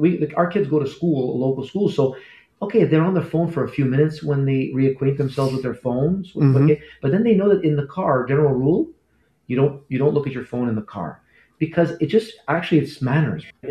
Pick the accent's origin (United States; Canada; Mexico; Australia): Canada; Quebec; You know, I'm from Quebec.